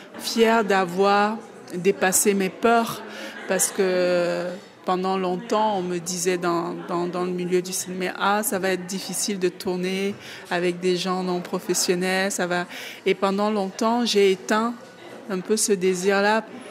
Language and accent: French; Cameroon; pas parce qu'on est camerounaise ou juste en tant qu'être humain.